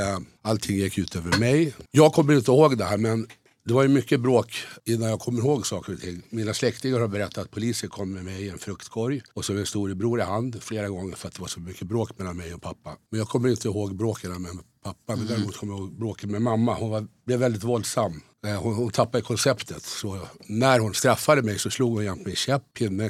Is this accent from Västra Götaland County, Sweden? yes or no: no; Uppsala, Uppsala County, Sweden; born there; Jag är född i Uppsala på 50-talet. Jag är 65 år nu, så jag födde 1959.